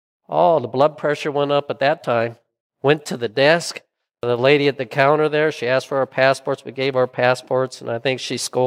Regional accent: SeaTac, Washington, United States; And I grew up around the SeaTac airport.

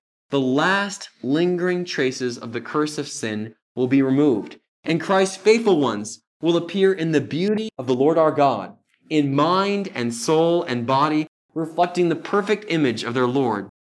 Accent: Modesto, California, United States; the funeral was held in my hometown of Modesto, California, where I grew up.

